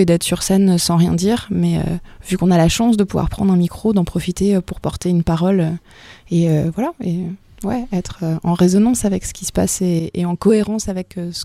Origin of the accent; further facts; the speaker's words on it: Poitiers, Nouvelle-Aquitaine, France; nous, on vient de Poitiers, on n'est pas de la région, on arrive de Poitiers. Moi, j'ai habité ici il y a quelques années